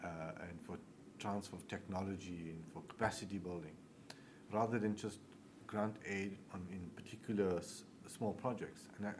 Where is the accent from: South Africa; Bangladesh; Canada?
South Africa; we're not going to prescribe as South African that we are going to get involved in this sector or that sector.